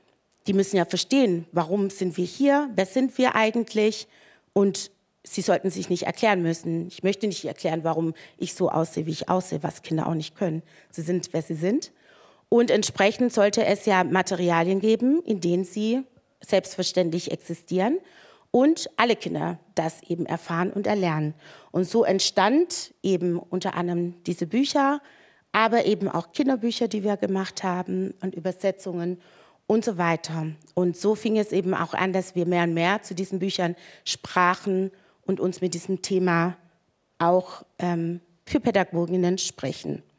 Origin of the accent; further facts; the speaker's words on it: Stuttgart, Baden-Württemberg, Germany; also ich bin in Stuttgart geboren, in Deutschland aufgewachsen